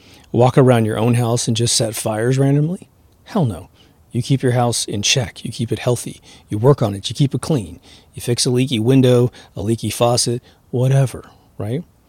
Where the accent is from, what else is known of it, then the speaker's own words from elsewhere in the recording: Kansas, United States; Like I grew up in Kansas. I could drive anywhere in Kansas, and as long as they recognize me as a fellow Kansan